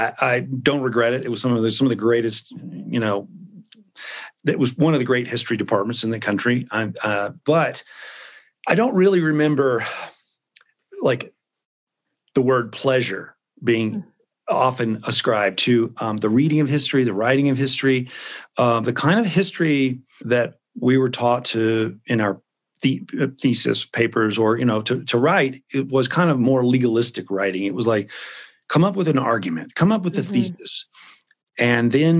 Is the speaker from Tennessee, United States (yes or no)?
yes; Memphis, Tennessee, United States; so I grew up in Memphis and the first writer that I ever met was a narrative historian.